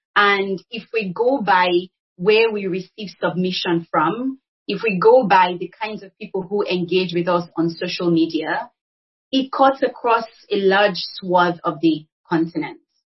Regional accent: Nigeria; I am Nigerian

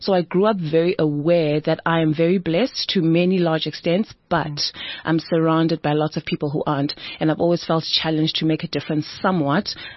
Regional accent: Zimbabwe; now in South Africa; I grew up in Zimbabwe

